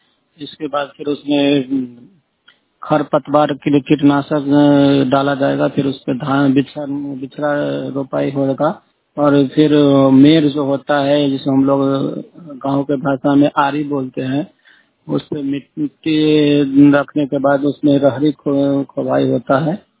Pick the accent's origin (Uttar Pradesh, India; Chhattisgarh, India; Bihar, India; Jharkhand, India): Bihar, India; Phulhar; मेरा गांव हरलाखी प्रखंड के अंतर्गत फुलहर पंचायत है, फुलहर गांव पड़ता है।